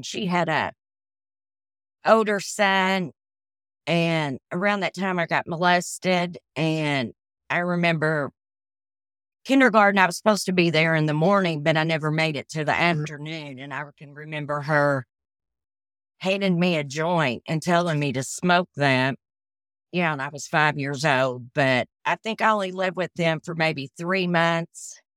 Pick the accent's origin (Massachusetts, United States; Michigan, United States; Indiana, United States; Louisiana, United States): Indiana, United States; Sellersburg; In Sellersburg, Indiana. My grandma lived there.